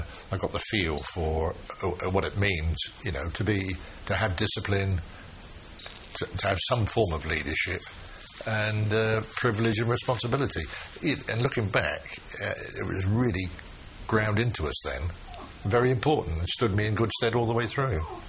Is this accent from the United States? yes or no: no; Portsmouth, South East England, United Kingdom; I was born in Portsmouth and lived there all through the war. I went to a private school in Portsmouth.